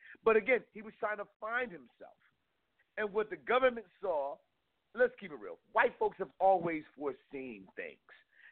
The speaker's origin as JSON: {"language": "English", "region": "East Coast", "country": "United States", "tie": "born or raised there", "said": "It ain't like growing up on the East Coast in April, it was a beautiful weather. I always remember like April hitting and it'd be like 70, 80 degrees."}